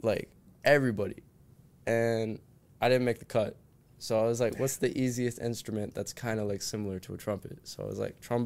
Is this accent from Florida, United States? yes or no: yes; Tallahassee, Florida, United States; So I grew up here in Tallahassee, Florida in 2003. I'm 21 right now. And I was born in TMH Hospital.